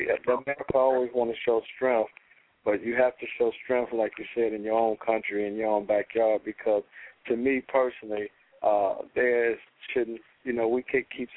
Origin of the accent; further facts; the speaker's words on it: Detroit, Michigan, United States; Because I grew up in Detroit